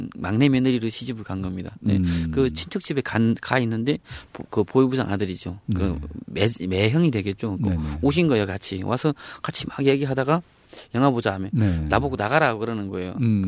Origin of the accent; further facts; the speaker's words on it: Chongjin, North Hamgyong, North Korea; 제가 고향은 청진인데 길주에 이게 백부님 큰아버님이 사셔가지고 그쪽에 많이 가 있었습니다.